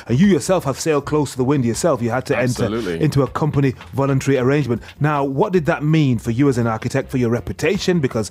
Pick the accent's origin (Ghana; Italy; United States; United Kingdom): Ghana; I'll say this as from a Ghanaian point of view.